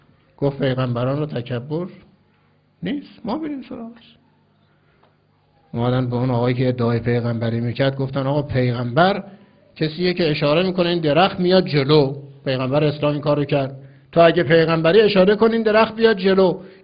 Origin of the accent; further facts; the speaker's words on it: Iran; تو ایرانی هستی، منم ایرانی هستم